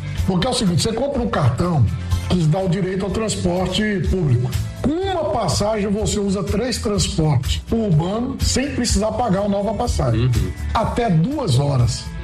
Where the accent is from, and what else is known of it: Brasília, Federal District, Brazil; born or raised there